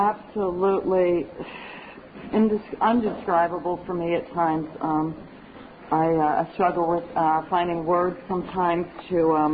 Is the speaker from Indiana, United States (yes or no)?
yes; Indiana, United States; I'm from Indiana, and God is just so awesome.